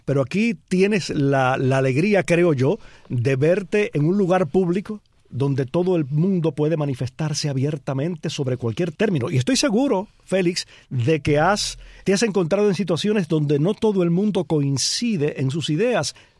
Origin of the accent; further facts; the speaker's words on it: Cuba; moved away; los cubanos que vivimos en el extranjero desde hace muchos años